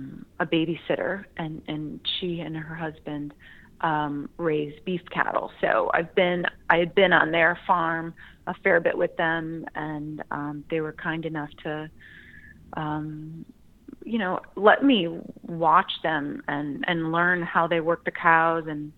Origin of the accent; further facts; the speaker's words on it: Illinois, United States; also born or lived in Philadelphia; now in Indiana, United States; In fact, I grew up outside of Chicago in a suburb, so I couldn't be kind of farther from that kind of a childhood. But I currently live in Indiana